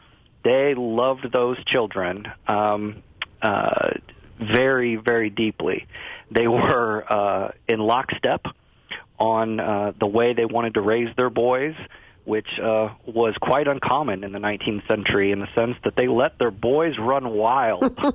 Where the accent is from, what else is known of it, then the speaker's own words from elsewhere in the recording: Springfield, Illinois, United States; I grew up in Lincoln's shadow here in Springfield.